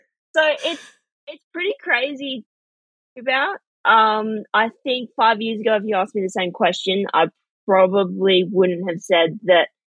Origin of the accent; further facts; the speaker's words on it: Sunshine Coast, Queensland, Australia; Yeah, it's so fun to see the Sunny Coast still on the map with Isabella as well.